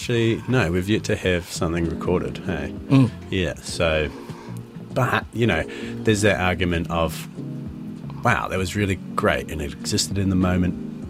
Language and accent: English; New Zealand; So I'm from Ngāti Tuwharetoa